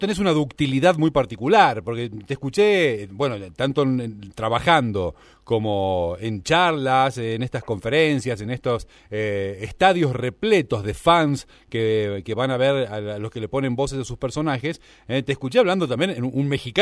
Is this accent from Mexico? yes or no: no; Jujuy, Argentina; nuestro Jujuy, de los que caminamos por estas calles todos los días